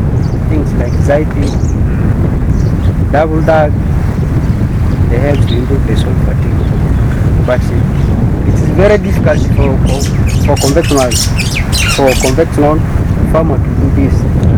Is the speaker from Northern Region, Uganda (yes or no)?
yes; Maracha, Northern Region, Uganda; English is a second language; I'm from Maracha.